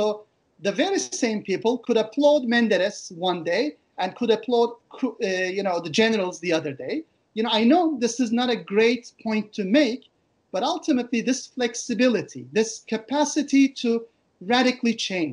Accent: Bursa, Turkey; Back in 1960, in my hometown, Bursa, there was a huge crowd

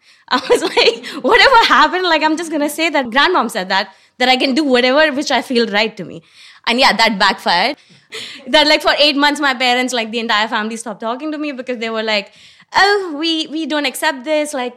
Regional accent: Delhi, India; moved away; I'm from India. Born and raised in Delhi, but like traveled all across, like in India basically. And then I moved here 5 years back.

